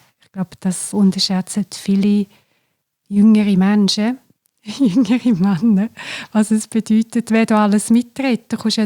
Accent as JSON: {"language": "German", "region": "Glarus", "country": "Switzerland", "said": "ich komme aus dem Glarnerland."}